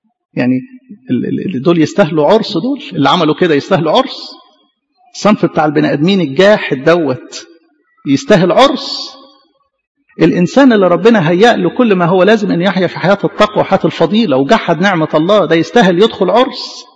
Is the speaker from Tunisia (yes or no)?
no; Egypt